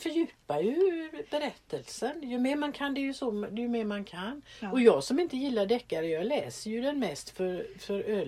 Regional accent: Kalmar County, Sweden; man blir ju så misstänksam som ölänning.

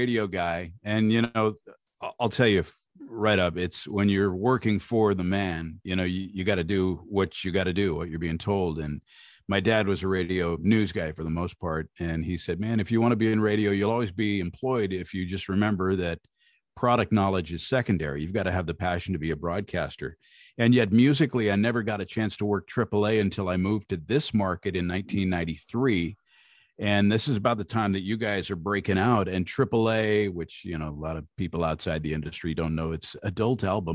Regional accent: Roseburg, Oregon, United States; now in Virginia, United States; And I grew up in Southern Oregon, a place called Roseburg, south of Eugene by about an hour, and been here in Virginia for about 30 years.

